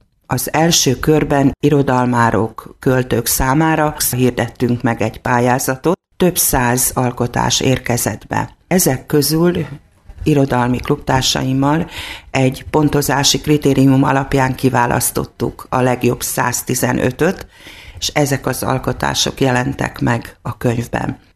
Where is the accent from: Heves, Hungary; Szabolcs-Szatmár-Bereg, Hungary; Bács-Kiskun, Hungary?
Bács-Kiskun, Hungary; Baja; born there; now in Kiskunhalas, Hungary; Baján születtem, és Kiskunhalason élek már nagyon régóta. Tanyasi lány vagyok, tanyán nőttem fel